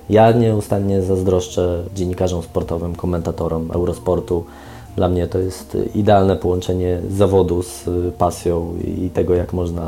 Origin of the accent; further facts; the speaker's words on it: Podlaskie Voivodeship, Poland; born there; Ja swoje życie prywatne dzielę pomiędzy przebywanie na Suwalszczyźnie, gdzie się urodziłem, a pod Warszawą.